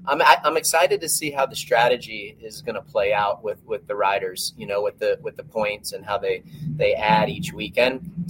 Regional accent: Florida, United States; Looking forward to getting that started in my home state of Florida.

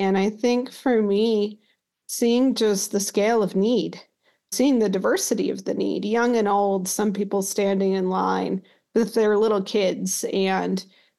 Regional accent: Utah, United States; I grew up in Utah. My mother grew up in rural Utah.

